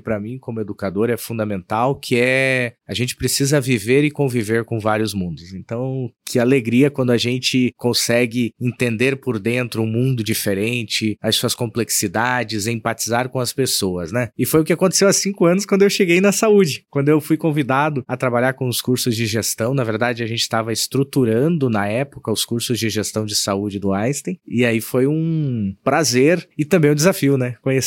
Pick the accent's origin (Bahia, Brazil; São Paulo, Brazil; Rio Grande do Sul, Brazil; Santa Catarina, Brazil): Santa Catarina, Brazil; Eu sou natural de Santa Catarina, nasci na roça.